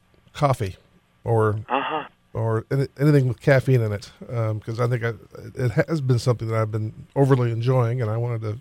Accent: Kansas, United States; And then I moved back to Kansas, my home state, and I heard of this thing called Westboro.

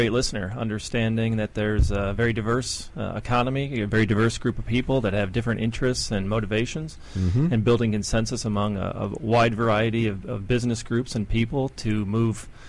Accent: Chicago, Illinois, United States; Originally from the south side of Chicago.

